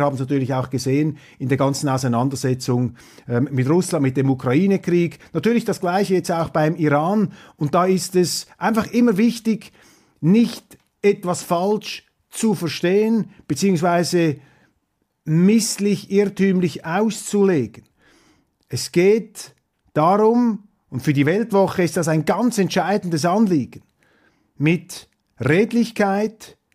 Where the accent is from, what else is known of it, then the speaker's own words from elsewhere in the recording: Switzerland; Aber für mich als Schweizer ist die entscheidende Lehre, man darf einer Regierung nie trauen.